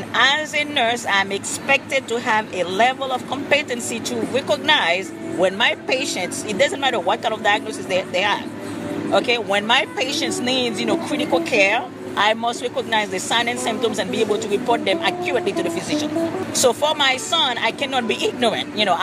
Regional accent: Haiti; I'm from Haiti, so I'm from the Caribbean.

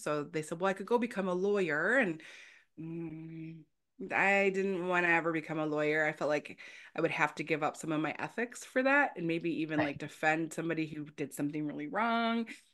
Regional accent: Detroit, Michigan, United States; I'm from Detroit, back in the car industry.

